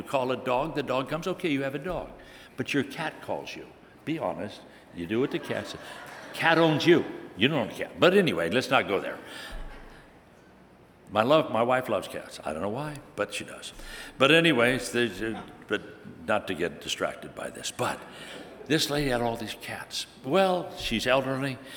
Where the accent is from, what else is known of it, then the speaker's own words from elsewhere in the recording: Scotland, United Kingdom; Now, I'm a Scotsman. Now, if you're Scottish, you don't like to waste money.